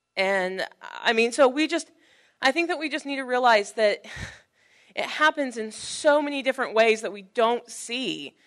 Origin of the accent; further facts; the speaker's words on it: Norman, Oklahoma, United States; Because, I mean, obviously, I'm very white as well, and I grew up in Norman my whole life.